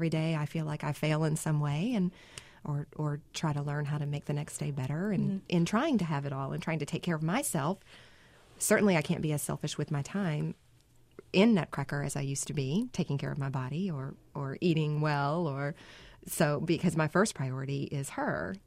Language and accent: English; Georgia, United States; I grew up outside of Atlanta, and mm-hmm. I don't miss it.